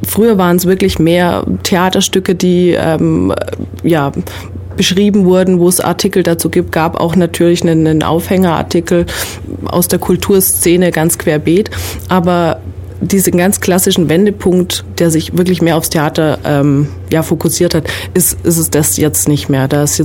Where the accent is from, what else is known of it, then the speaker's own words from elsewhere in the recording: Nuremberg, Bavaria, Germany; born there; Nein, ich bin eigentlich gebürtige Nürnbergerin, ein Franke.